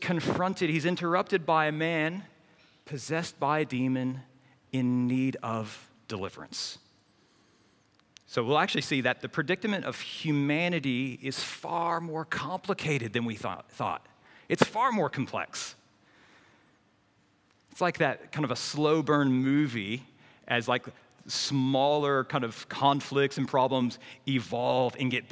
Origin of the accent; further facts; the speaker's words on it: Australia; what are the problems posing Australians today? And as you can tell by my accent, I'm one of you.